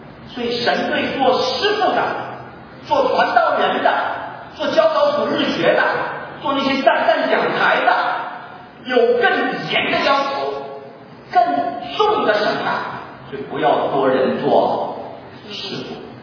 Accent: China; 我们中国人呢，太子党高干子弟啊，因着他们的特殊地位犯了罪，就有特殊待遇。

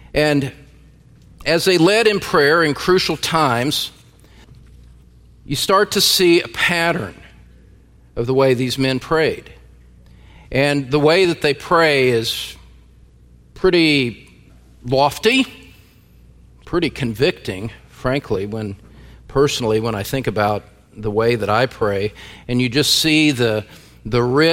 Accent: Indiana, United States; I was invited to teach at a conference on prayer back in my home state of Indiana.

